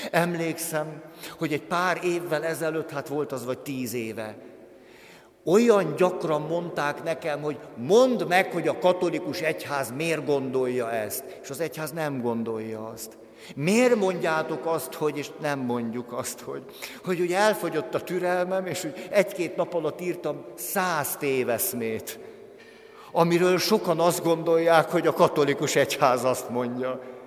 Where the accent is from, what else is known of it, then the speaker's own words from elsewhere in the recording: Budapest, Hungary; 200 méterre nőttem föl